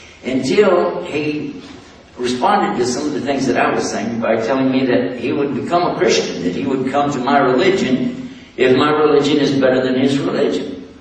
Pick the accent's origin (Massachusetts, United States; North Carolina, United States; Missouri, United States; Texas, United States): Texas, United States; And by the way, I'm from Texas, and you know, guys from Texas, how are they from?